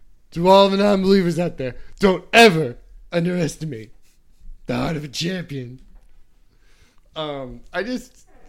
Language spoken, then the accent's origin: English; United States; I guess if I was the government of Indonesia, but I mean, I'm just an American trying to help them out.